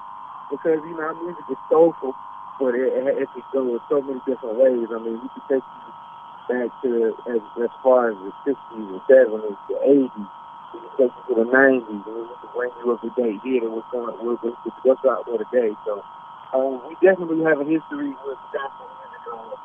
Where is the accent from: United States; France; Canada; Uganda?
United States; Greensboro, North Carolina; I'm from Greensboro.